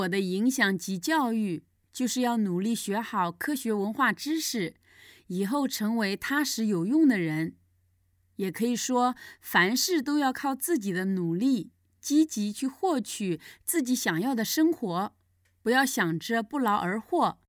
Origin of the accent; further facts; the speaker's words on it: Jiangxi, China; 我出生在江西一个普通的家庭，从小接受无神论教育。